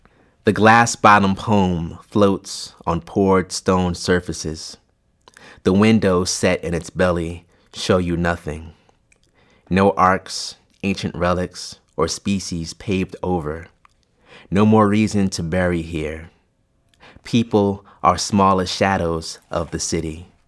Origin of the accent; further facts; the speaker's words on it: New Jersey, United States; Like I said, I'm from New Jersey, and there's the beginnings of gentrification in Newark, I guess, has started over the last couple of years.